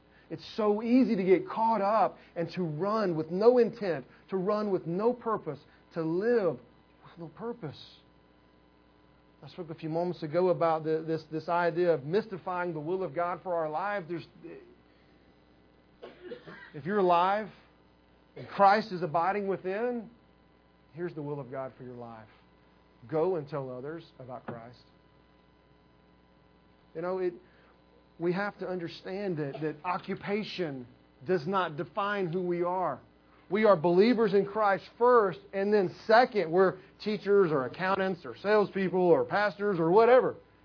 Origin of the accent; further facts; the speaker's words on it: Woodstock, Georgia, United States; I grew up in Cherokee County. When my family moved to Woodstock, the intersection of Highway 5 and 92 was a four-way stop.